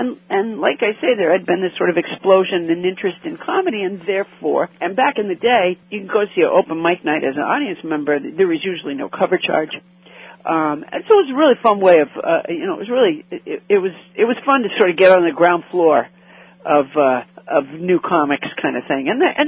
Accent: Massachusetts, United States; I was raised in Massachusetts, but she had a couple of friends that were from Maine

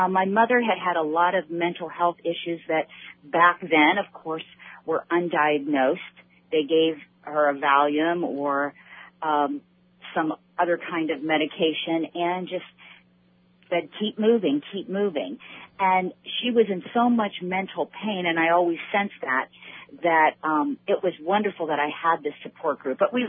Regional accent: Midwest, United States; born there; now in South Florida, United States; I was born in the Midwest and now living in South Florida

